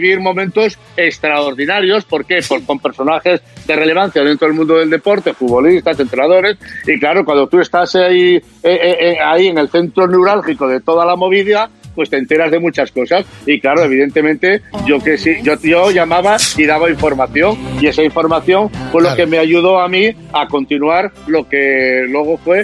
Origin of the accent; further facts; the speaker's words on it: Gijón, Asturias, Spain; moved away as an adult; now in Madrid, Spain; Mira, yo de Gijón a Madrid con 19 años. Con 19 años dejo mi ciudad natal para instalarme en Madrid